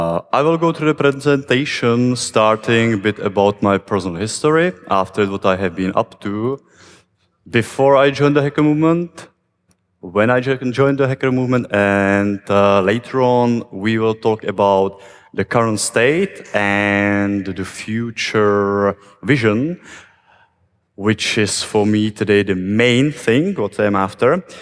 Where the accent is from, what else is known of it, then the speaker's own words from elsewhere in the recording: Czechia; Who am I and where I'm coming from? I am from Czech Republic.